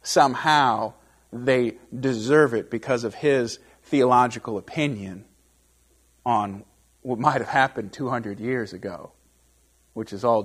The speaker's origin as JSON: {"language": "English", "town": "Miami", "region": "Florida", "country": "United States", "tie": "born or raised there", "said": "I grew up in Miami."}